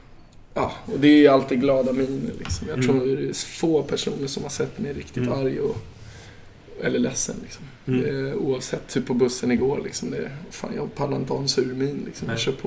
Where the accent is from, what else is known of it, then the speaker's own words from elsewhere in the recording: Täby, Stockholm County, Sweden; Jag kommer från Norrort, jag kommer från Täby. Har flyttat 11 gånger dock, så jag är lite vitt spridd. Bott på anrika Östermalm också.